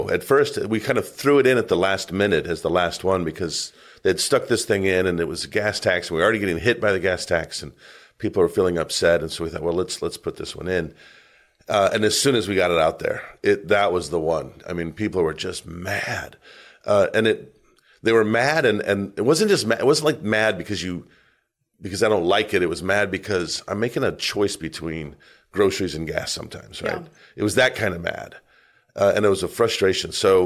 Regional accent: Arizona, United States; I grew up in Arizona, small town. We weren't rich.

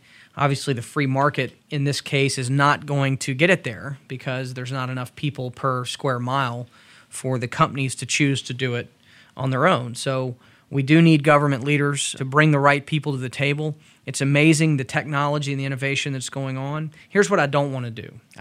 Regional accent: Georgia, United States; Well, I'm a lifelong Georgian and grew up in Cobb County, still live in Cobb County. My parents were born and raised in Georgia as well.

